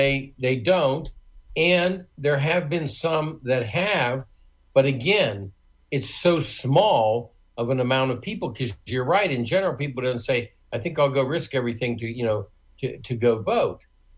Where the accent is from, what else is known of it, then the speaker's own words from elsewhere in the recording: Wheeling, West Virginia, United States; born there; And I was born in Wheeling, West Virginia.